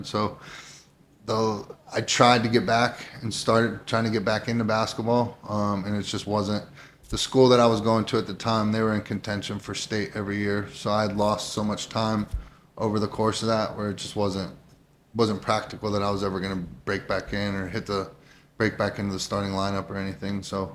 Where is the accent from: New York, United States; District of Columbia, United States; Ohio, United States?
Ohio, United States; Youngstown; Youngstown, Ohio. My mother was a teacher. My stepfather was a steel worker, very blue collar growing up.